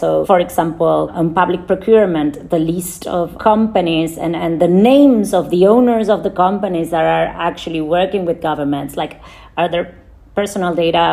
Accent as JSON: {"language": "English", "country": "Argentina", "said": "And for example, I come from Argentina."}